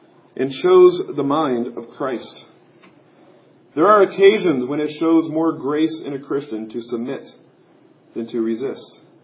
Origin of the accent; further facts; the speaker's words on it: Kansas City, Missouri, United States; I grew up in Kansas City. We're not as environmentally friendly back when I was growing up.